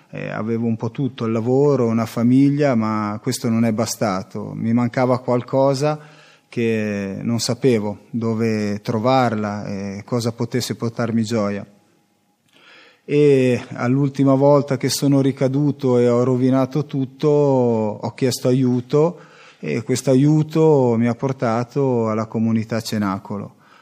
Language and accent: Italian; Cesenatico, Emilia-Romagna, Italy; ho 49 anni, e vengo da Cesenatico